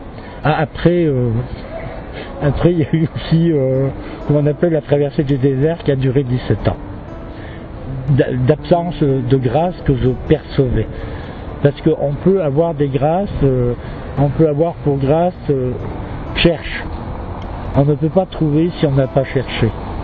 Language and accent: French; Marseille, Provence-Alpes-Côte d'Azur, France; also born or lived in Savoie; de France. Là, je viens de Marseille, mais je suis né en Savoie.